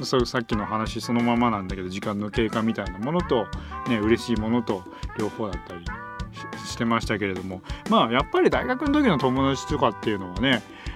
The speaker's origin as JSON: {"language": "Japanese", "region": "Saitama", "country": "Japan", "said": "僕の、あの地元埼玉なんですけど"}